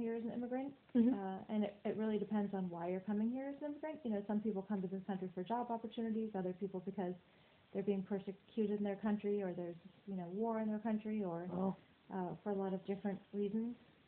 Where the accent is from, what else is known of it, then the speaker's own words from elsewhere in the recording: Hanover, New Hampshire, United States; also born or lived in Germany / Spain; I was born in Germany, and then we moved to Spain, and then when I was five, he got a job in Hanover, New Hampshire.